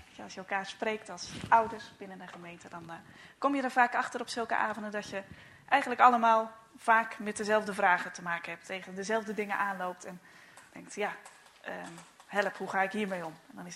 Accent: Kerkwerve, Zeeland, Netherlands; Ik kom uit Kerkwerve, lekker in de buurt. Ik woon daar in de pastorie.

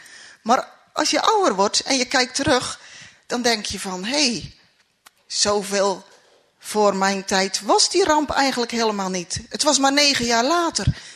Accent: Nieuwe-Tonge, South Holland, Netherlands; Ik kom uit Nieuwe Tongen

